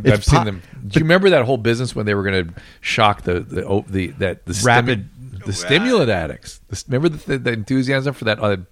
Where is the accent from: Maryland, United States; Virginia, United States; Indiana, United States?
Maryland, United States; Baltimore; We are from Baltimore, so she knows people.